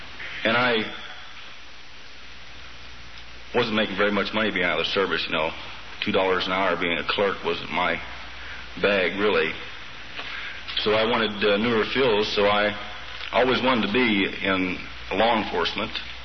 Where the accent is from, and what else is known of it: Missouri, United States; born there; also born or lived in Japan / Germany / France / Hawaii